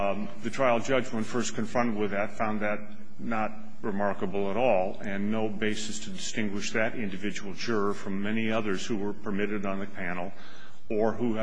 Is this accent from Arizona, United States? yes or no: yes; Phoenix, Arizona, United States; I'm an attorney from Phoenix, Arizona.